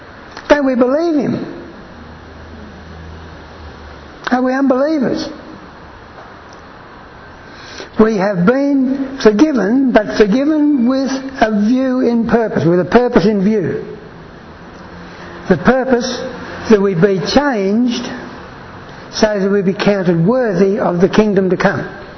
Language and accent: English; Maryborough, Australia; I'm from Maryborough.